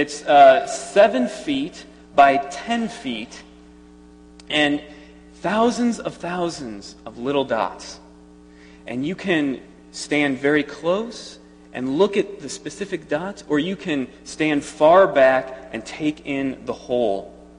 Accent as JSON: {"language": "English", "town": "Chicago", "region": "Illinois", "country": "United States", "said": "I'm from Chicago, for those of you who don't know"}